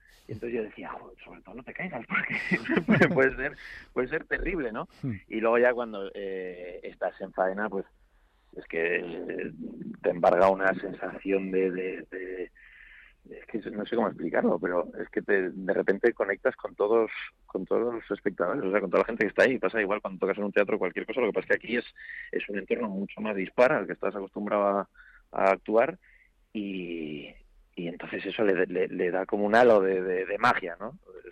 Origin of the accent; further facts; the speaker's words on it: Zaragoza, Aragon, Spain; also born or lived in Madrid; yo soy maño, yo soy de Zaragoza, pero fui a estudiar la carrera ya a Madrid y yo soy medio mañileño, que digo yo.